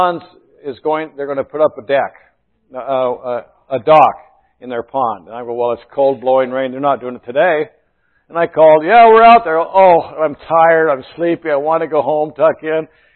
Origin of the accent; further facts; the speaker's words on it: Iowa, United States; I know that I came from Iowa, and I know this is Indiana